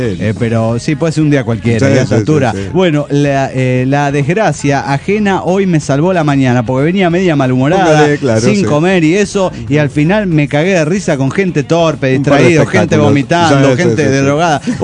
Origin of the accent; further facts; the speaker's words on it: Cafayate, Salta, Argentina; Claro que yo soy cafayateña de Salta, del Cafayate.